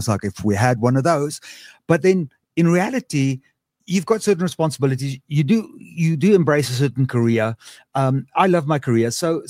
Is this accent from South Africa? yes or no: yes; South Africa; I'm a South African. I can't do this. I packed my bags. 2 years later, I came back.